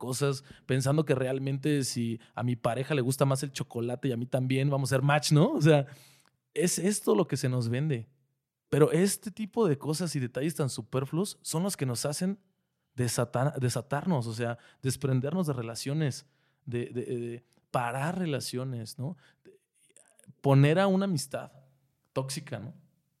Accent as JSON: {"language": "Spanish", "country": "Mexico", "said": "no nada más como mexicanos, sino como personas nos encanta pelear."}